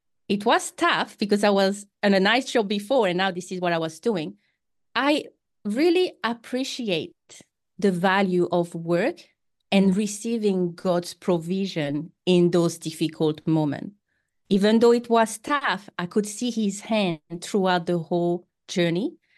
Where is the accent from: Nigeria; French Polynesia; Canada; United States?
French Polynesia; Tahiti; first language French; English is a second language; now in New Zealand; I come from a small island called Tahiti. So my first language is French. And I'm currently talking to you from New Zealand.